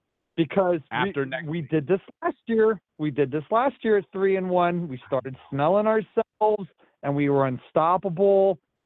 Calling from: Pennsylvania, United States; from Lehigh Valley.

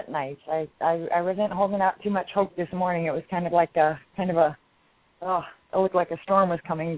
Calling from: Lynnwood, Washington, United States; From Lynnwood, Washington.

